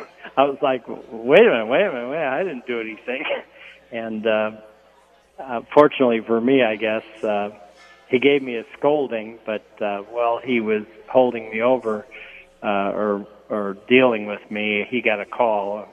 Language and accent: English; Iowa-Minnesota border, United States; I grew up on the Iowa-Minnesota border, and as a kid, 16, 17 years old